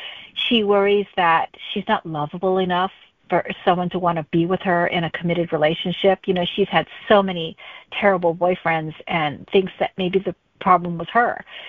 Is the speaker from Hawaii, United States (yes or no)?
yes; Hawaii, United States; just because I grew up in Hawaii, but none of my stories were set in Hawaii until I started writing this series.